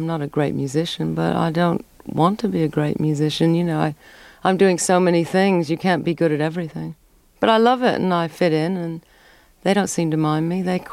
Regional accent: Scarsdale, New York, United States; I grew up in Scarsdale, which was very nouveau riche and wealthy.

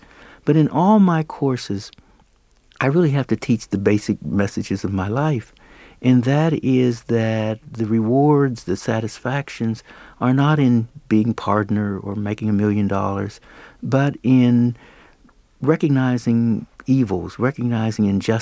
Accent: Pittsburgh, Pennsylvania, United States; I went back to my hometown, Pittsburgh, and began working as the executive director of the NAACP.

